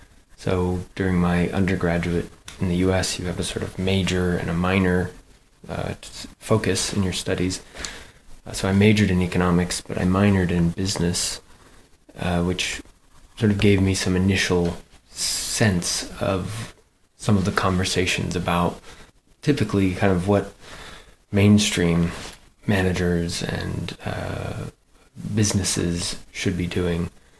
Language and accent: English; Los Angeles, California, United States; moved away as an adult; also born or lived in Washington, D.C. / Edinburgh / Manchester; now in Huddersfield, United Kingdom; I grew up in Los Angeles originally, so I'm a little ways from where I grew up originally